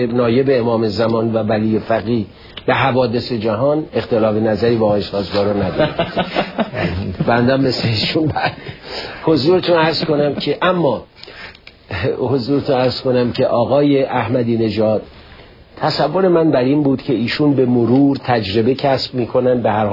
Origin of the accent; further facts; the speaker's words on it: Iran; بنده به عنوان یک ایرانی واقعا احساس شرم میکنم